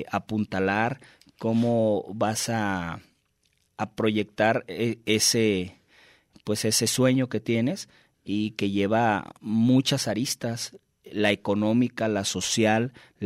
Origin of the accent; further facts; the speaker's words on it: Tonalá, Mexico; born there; en el municipio del cual orgullosamente soy nacido, en Tonalá.